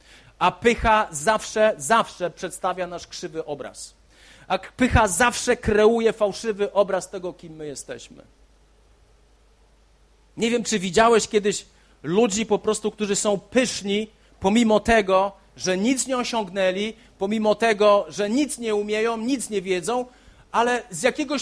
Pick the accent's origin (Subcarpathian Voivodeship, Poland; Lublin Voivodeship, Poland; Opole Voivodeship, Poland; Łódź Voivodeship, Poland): Opole Voivodeship, Poland; Olesno; Ludzie, kiedy mnie pytają, skąd pochodzisz, mówię, no, pochodzę z Olesna. Gdzie to jest? Pomiędzy Opolem a Częstochową.